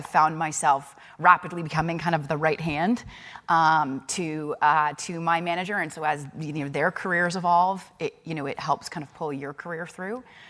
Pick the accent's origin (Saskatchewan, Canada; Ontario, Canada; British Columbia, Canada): Ontario, Canada; Toronto; So maybe I'm Canadian. I grew up in Toronto, so I saw Markham up there.